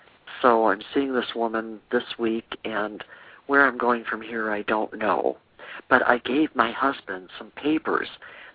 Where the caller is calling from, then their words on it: Cincinnati, Ohio, United States; from Cincinnati.